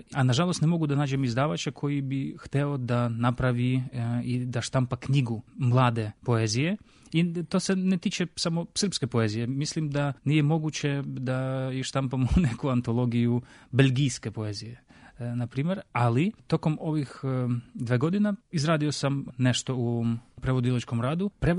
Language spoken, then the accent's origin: Serbian; Ukraine; Serbian is a second language; Nažalost, kod nas u Ukrajini zaboravila se ova tradicija nekih časopisa literarnih